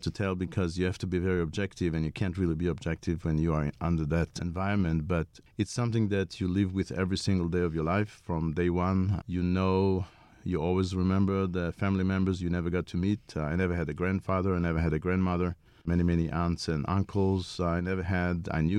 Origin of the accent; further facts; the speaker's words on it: Tel Aviv, Tel Aviv District, Israel; I grew up in Tel Aviv, born in Tel Aviv, basically spent my youth there except the exchange program in Boston